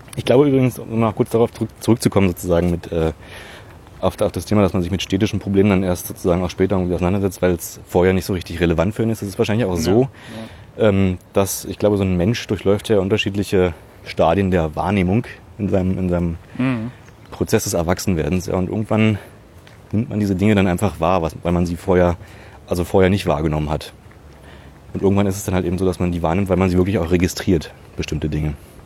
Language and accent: German; Köpenick, Berlin, Germany; als ich weggezogen bin aus Köpenick